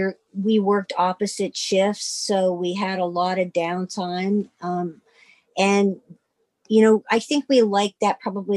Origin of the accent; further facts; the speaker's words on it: East Coast, United States; And we grew up on the East Coast and had spent very little time out West.